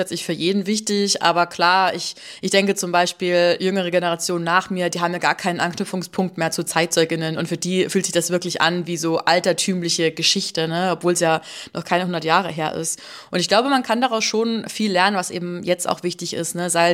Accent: Bavaria, Germany; in meiner bayerischen Heimat zu recherchieren. Ich komme eigentlich so aus Oberbayern, Grenze Österreich

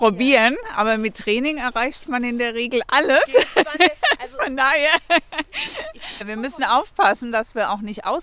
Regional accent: Alzey, Rhineland-Palatinate, Germany; born there; Ich bin ja gebürtige Alzeyerin

